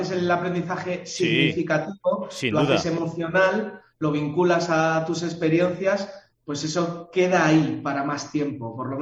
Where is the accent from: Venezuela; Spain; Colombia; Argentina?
Spain; Vitoria, Basque Country; la mayoría de mis amigos de Vitoria, que es de donde soy